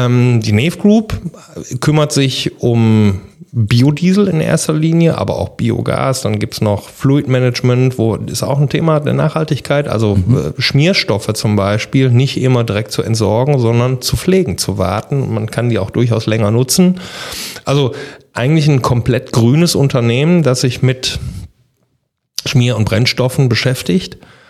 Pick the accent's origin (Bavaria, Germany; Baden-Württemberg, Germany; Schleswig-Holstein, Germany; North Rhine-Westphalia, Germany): North Rhine-Westphalia, Germany; Mülheim; also born or lived in Essen; ich bin zwar gebürtiger Essener, aber ich bin auch gleichzeitig Essener gefangen im Körper eines Mülheimers, also immer in Mülheim gelebt und wohnte damals noch in Mülheim.